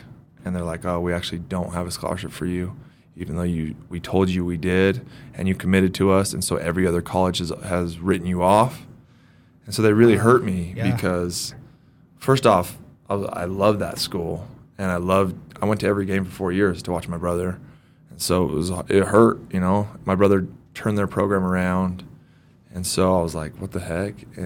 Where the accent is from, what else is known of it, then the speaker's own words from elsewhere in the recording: Orem, Utah, United States; Yeah, so I grew up in Orem, Provo, Utah. I have four older brothers